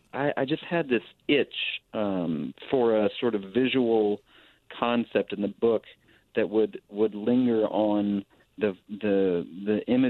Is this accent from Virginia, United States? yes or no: no; Louisville, Kentucky, United States; I mean, I'm from Louisville. We're from Kentucky, and we're sort of inundated with the majesty of racing and of the Derby